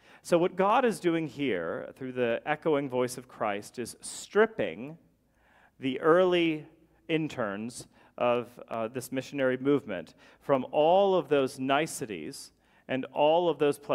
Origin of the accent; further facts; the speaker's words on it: Zelienople, Pennsylvania, United States; But then I had to leave my hometown. I grew up in Harmony in Zillionople, and I left to move here